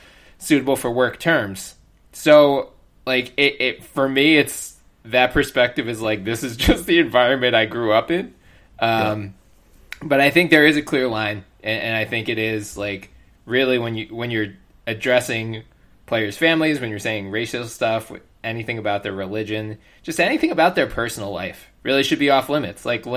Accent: Philadelphia, Pennsylvania, United States; It's like, I grew up in Philly, right? Like, I went to Phillies games and Sixers games and Eagles games as a kid.

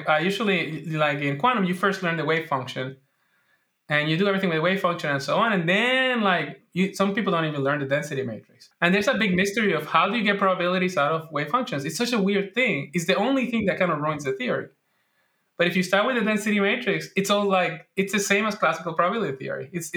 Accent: Puerto Rico; and I'm from Puerto Rico, so we like those things.

